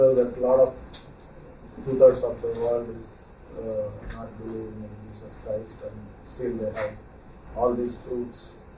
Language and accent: English; India; I came from India where the independence movement was non-violent.